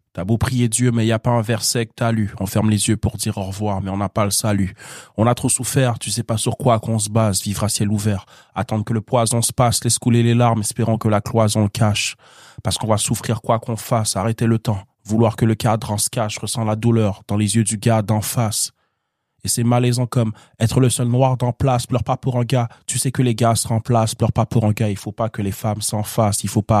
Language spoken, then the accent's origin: French; Montreal, Quebec, Canada; j'ai 27 ans. Puis je viens de l'Est de Montréal, précisément Rivière-des-Prairies, Pointe-aux-Trembles.